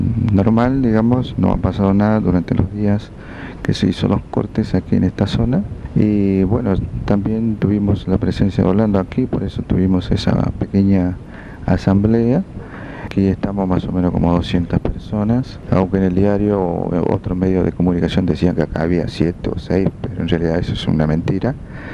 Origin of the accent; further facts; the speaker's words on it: Castelli, Chaco, Argentina; yo quiero aclarar que soy de Castel y estoy acá en Machagay